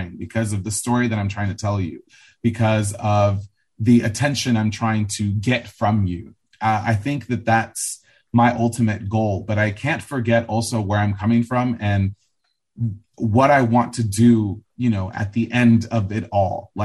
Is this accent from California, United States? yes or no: yes; Los Angeles, California, United States; I think just being from growing up in Los Angeles and being from the suburbs and watching the LA lifestyle and seeing how fast LA moves